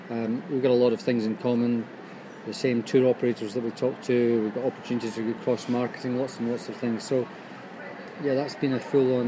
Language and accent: English; Troon, Scotland, United Kingdom; now in Ireland; I'm Scottish indeed, from the west coast of Scotland, Troon in Ayrshire.